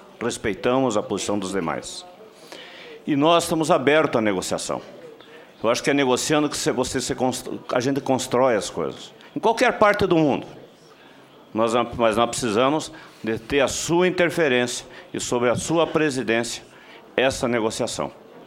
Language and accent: Portuguese; Paraná, Brazil; no nosso Paraná, que eu sou paranaense também.